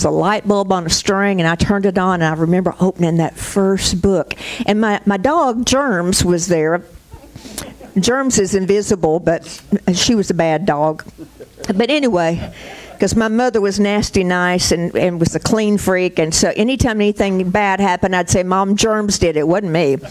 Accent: Kentucky, United States; You know, when I was a little girl, I was raised in Kentucky, lived with my grandparents so much of my life

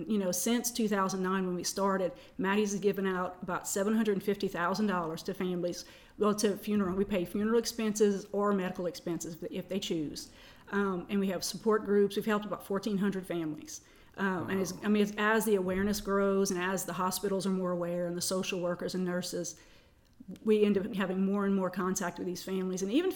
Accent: Lafayette, Louisiana, United States; I grew up here in Lafayette. I went to Karen Crow High School, graduated from LSU

